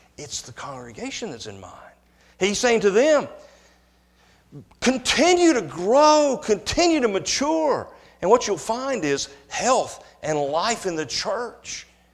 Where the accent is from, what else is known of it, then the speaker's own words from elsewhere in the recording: the South, United States; I love the South. I was born in the South. I spent most of my life in the South.